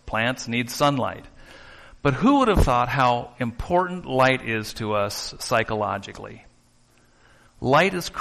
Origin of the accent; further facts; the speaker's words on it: Sitka, Alaska, United States; also born or lived in Western Washington, United States; Living in Alaska, I grew up in Alaska and Sitka, and then in Western Washington